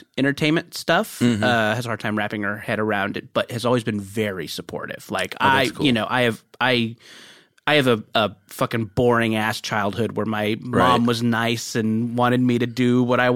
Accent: California, United States; also born or lived in Beaumont, Texas; Yeah, I mean, I was born in Beaumont, Texas, but we moved to Orange County, California when I was like three. So uh-huh. I kind of consider that to be where I was born and raised.

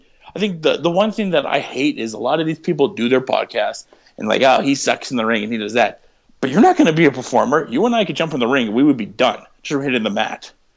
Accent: Canada; That's not our place. We're Canadian.

